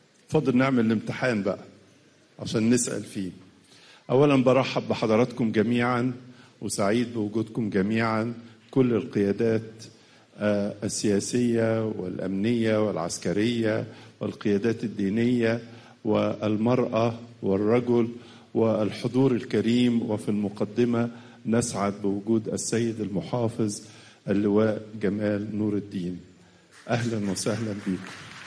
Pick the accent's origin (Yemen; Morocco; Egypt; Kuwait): Egypt; ونحن كشعب مصري